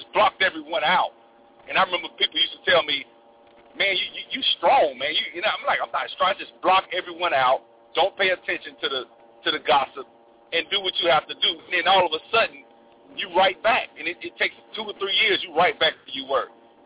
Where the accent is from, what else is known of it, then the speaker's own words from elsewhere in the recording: Montgomery, Alabama, United States; Because right now, I'm from Montgomery, we got the Hyundai plant, and they've bought up the whole city.